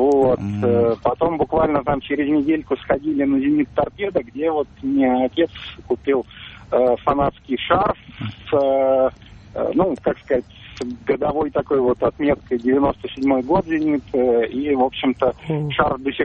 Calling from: Saint Petersburg, Russia; я звоню вам из Санкт-Петербурга.

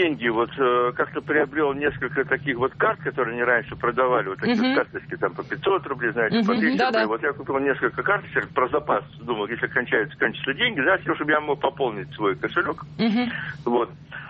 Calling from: Moscow, Russia; я звоню из Москвы.

